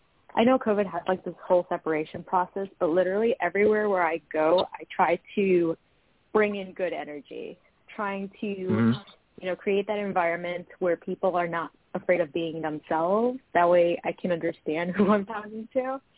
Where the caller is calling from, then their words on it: New York, United States; I'm calling from New York.